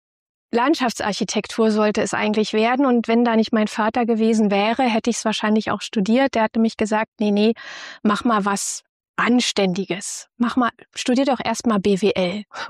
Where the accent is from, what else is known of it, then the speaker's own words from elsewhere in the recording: Berlin, Germany; Ich komme aus Ostberlin